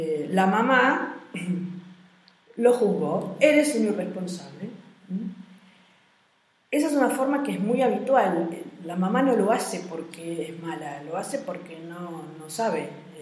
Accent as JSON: {"language": "Spanish", "country": "Argentina", "said": "Yo soy argentina."}